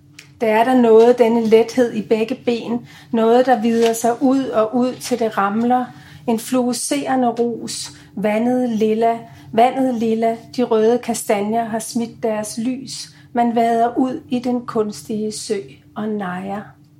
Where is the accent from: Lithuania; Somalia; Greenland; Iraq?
Greenland; jeg er vokset op i Grønland, som jo er verdens største ø